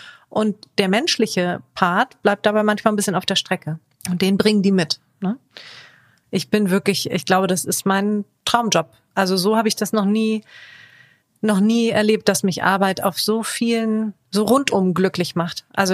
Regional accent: Kiel, Schleswig-Holstein, Germany; born there; geboren bin ich in Kiel-Grunzhagen. Das sage ich immer dazu, weil es eben nicht wirklich Kiel ist, für die, die sich auskennen.

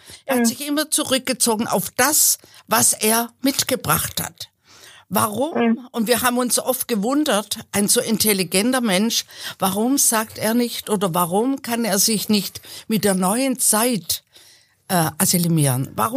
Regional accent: Baden-Württemberg, Germany; moved away as an adult; now in Leipzig, Germany; Schauen Sie, ich bin Schwäbin. Ich kam nach Leipzig. Es war einfach nur ein Kulturbruch.

